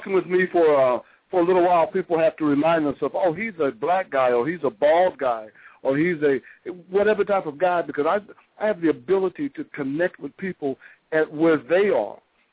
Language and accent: English; Xenia, Ohio, United States; But I grew up in Ohio, a little small town called Xenia, right outside of Dayton.